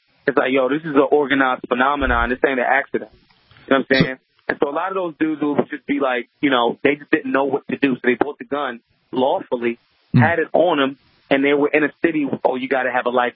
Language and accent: English; Philadelphia, Pennsylvania, United States; So yeah, I'm born and raised in Philly.